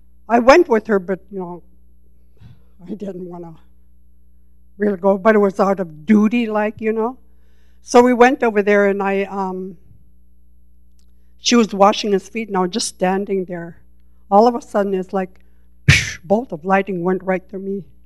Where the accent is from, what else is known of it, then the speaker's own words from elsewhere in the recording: Kotzebue, Alaska, United States; I was born and raised in Kotzebue, Alaska, my hometown.